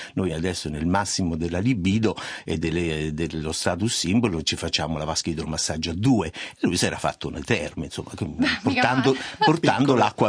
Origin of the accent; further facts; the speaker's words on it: Rome, Lazio, Italy; io sono di Roma, anche l'accento anche lo denuncio.